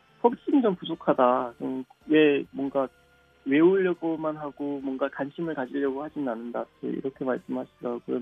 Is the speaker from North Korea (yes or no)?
yes; Chongjin, North Hamgyong, North Korea; 저희 어머니나 저나 사실 뭐 굉장히 예쁜 고향이 살아왔거든요. 근데 고향 굉장히 예쁜데 사실 그 속에 살고 있는 사람들은 너무나 못 살아요.